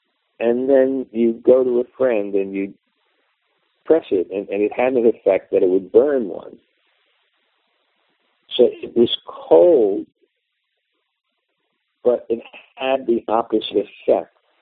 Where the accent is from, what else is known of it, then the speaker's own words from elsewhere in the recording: New York City, New York, United States; When I grew up in New York City, in Brooklyn, And, you know, we would play, so many people, you know, Brooklyn is crowded, but we play on the streets.